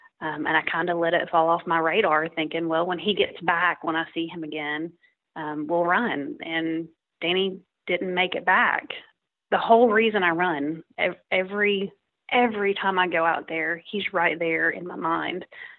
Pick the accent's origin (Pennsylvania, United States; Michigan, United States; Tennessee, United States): Tennessee, United States; He was raised in Kentucky, and I was raised in Tennessee